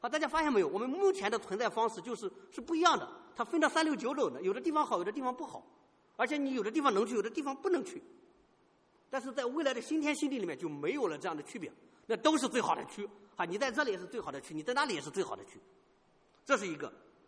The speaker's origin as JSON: {"language": "Chinese", "region": "Shandong", "country": "China", "tie": "born or raised there", "lives_now": "United States", "said": "我相信大陆来的可能都有这样的经历哈。我是在农村长大的哈。"}